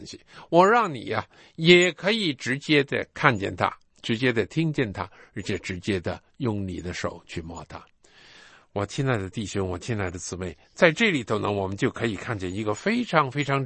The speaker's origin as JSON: {"language": "Chinese", "country": "China", "said": "原来我们中国人的蒙恩在这个地方开始，原来我们都是东方人啊，我们都是闪的后裔，"}